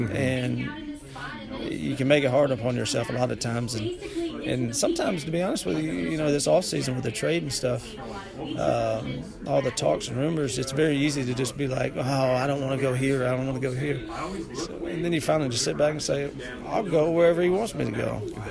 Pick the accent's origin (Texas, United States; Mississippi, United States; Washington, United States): Mississippi, United States; We're from Mississippi. We love slow pace.